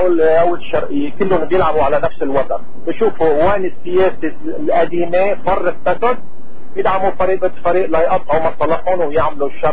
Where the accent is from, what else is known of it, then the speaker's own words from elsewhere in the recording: Lebanon; أنا لبناني رح تعرفيني من لهجتي دغري